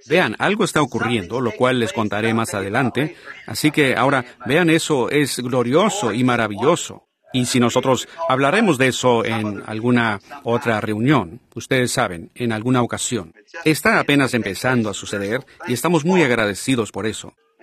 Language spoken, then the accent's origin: Spanish; New York, United States; Del estado de Nueva York.